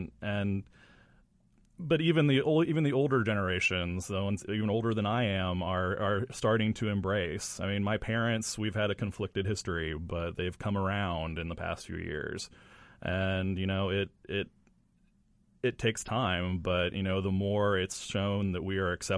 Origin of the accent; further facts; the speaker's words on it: Logansport, Indiana, United States; I'm from Logansport, and I went to Lewis Cass High School, a small high school, and I went back for my 25th reunion this past year